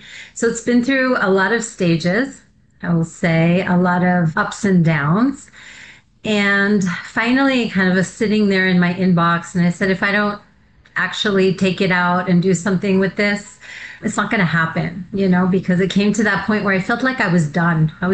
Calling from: Ra'anana, Central District, Israel; I'm joining you from Ra'anana in Israel. It's afternoon, our time.

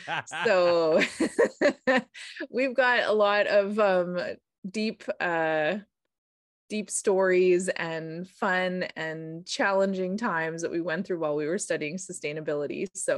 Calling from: British Columbia, Canada; I'm calling in from the Sayux territory in the Okanagan.

